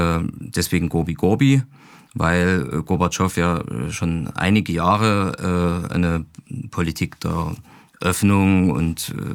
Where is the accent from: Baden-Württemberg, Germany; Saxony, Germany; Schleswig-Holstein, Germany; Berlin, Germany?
Saxony, Germany; komme ich nie aus Nordkorea, sondern schlimmer noch aus Sachsen.